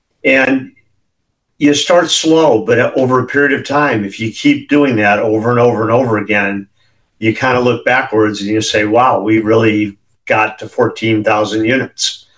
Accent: California, United States; some of that's migration from my home state here in California

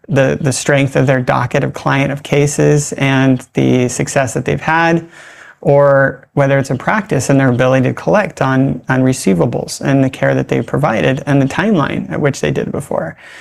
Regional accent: California, United States; now in Honolulu, United States; And I'm from California. I mean, I live in Honolulu now

